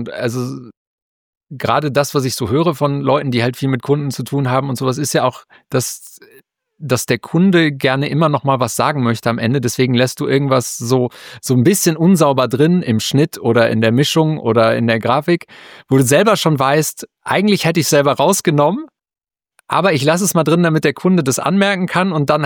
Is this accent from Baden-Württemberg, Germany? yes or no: no; Dinslaken, North Rhine-Westphalia, Germany; von Bochum nach Dienstlaken, wo ich aufgewachsen bin